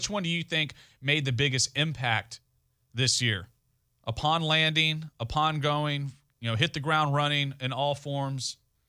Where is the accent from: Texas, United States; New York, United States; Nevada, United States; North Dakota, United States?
Texas, United States; Also, I'm from South Texas, and I've heard of J.R. Castillo.